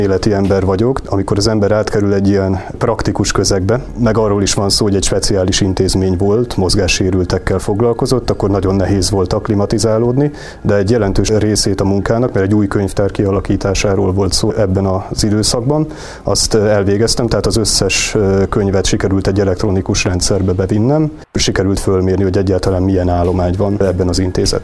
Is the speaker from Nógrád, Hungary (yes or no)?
yes; Balassagyarmat, Nógrád, Hungary; born there; now in Eger, Hungary; Ennek volt bemutatója a szülővárosomban is, ez Balassagyarmat, illetve itt Egerben is annak idején